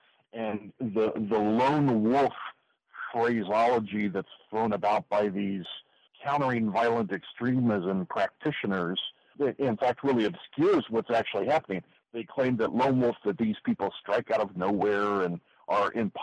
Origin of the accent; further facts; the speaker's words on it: Columbus, Ohio, United States; here in my hometown of Columbus, Ohio